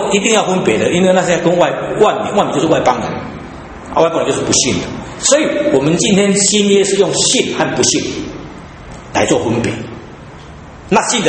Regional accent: Taiwan; 我们台湾人奇怪，台湾人的风俗里面猪是最多的，从古到现在我们养猪事业是最发达的

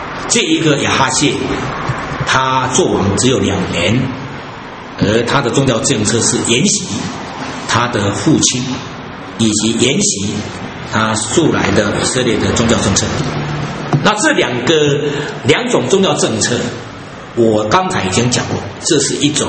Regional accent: Taiwan; accent: Taiwanese; 我们台湾话很有趣啊

